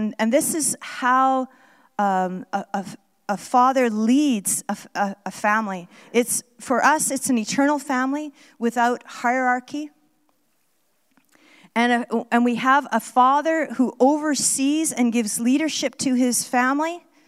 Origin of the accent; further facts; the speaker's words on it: Canada; I can remember one time I was in Mexico City, and we were asked as a Canadian team of prayer leaders to speak to this huge auditorium of pastors.